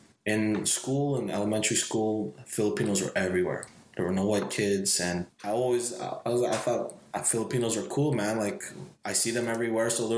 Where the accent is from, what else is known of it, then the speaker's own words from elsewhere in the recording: Montreal, Quebec, Canada; Oh, so this is, I mean, the gangs call it Uptown, okay? But it's the borough or neighborhood of Côte des Neiges